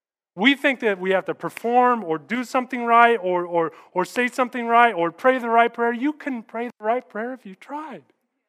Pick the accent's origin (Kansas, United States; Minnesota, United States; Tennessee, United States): Kansas, United States; But you remember, I grew up in Kansas, all right?